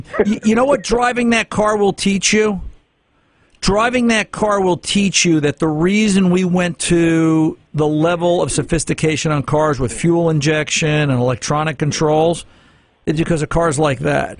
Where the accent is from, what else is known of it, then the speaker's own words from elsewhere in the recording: England, United Kingdom; You know, we're English, separated by a common language.